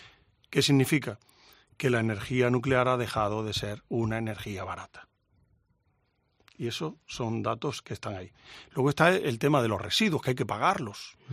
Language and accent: Spanish; Don Benito, Extremadura, Spain; now in Madrid, Spain; he estado toda mi vida presumiendo que soy de Don Benito y ahora cuando digo aquí en Madrid que soy de Don Benito me da un poco de vergüenza.